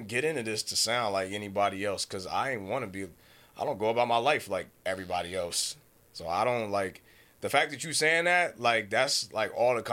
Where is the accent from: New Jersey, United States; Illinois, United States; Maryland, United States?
New Jersey, United States; Somerset; he from the Bronx and I'm from Somerset, New Jersey. We grew up two totally different ways.